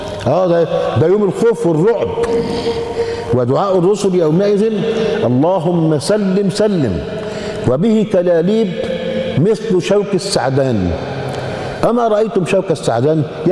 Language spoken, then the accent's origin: Arabic; Egypt; انت شوف لما عندنا في مصر مثلا لو اقتربت من منزل الرئيس كده بالغلط